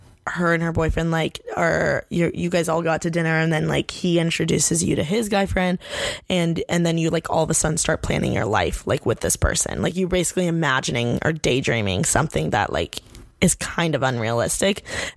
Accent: Bloomington, Indiana, United States; So, the thing that I'm really thankful for about growing up in Bloomington is that there was a college town, so it brought a lot of like character to like the Midwest town that I live in.

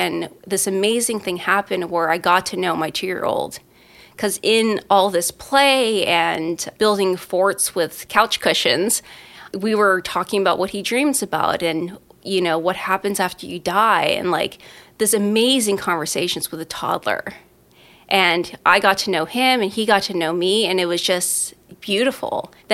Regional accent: Seoul, South Korea; I was born and raised in Seoul, South Korea, part of a military family. But my mom's Korean, so we just kind of stayed there.

